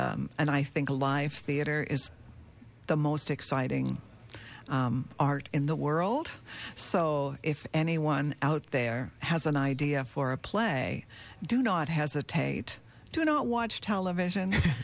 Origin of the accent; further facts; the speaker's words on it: Ontario, Canada; Well, you know, I grew up in Northern Ontario, so I'm biased. I think there's some really good talent here.